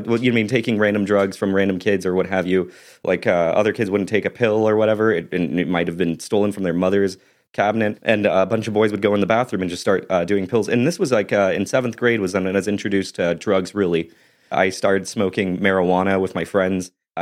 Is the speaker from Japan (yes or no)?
yes; Japan; trying to tell them that I came from Japan, it was just, it sounded like I was just making things up.